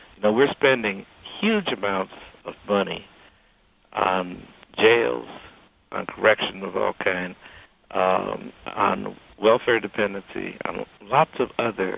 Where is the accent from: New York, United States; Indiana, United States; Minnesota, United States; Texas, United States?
Indiana, United States; East Chicago; I started out to become a general practitioner of medicine in my hometown of East Chicago, Indiana. And I'm from a low-income family.